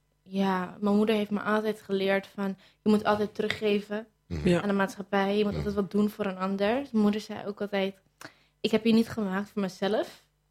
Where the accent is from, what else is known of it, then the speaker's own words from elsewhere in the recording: Almere, Flevoland, Netherlands; 18, ja. Ik kom uit Almere.